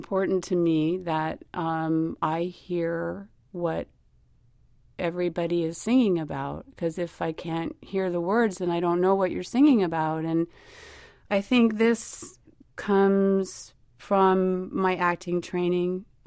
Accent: Berkeley, California, United States; I grew up in Berkeley and, you know, kind of came of age in the 70s, kind of a crazy time.

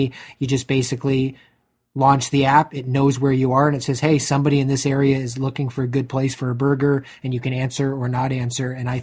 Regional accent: Canada; Some just allow you to, hey, no, I'm into tech and I'm from Canada, and they kind of tailor it for you

